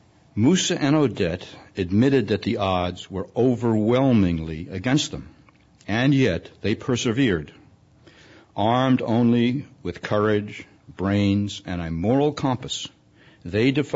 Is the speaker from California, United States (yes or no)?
yes; California, United States; I grew up in the Bay Area, and it's always fun to come home.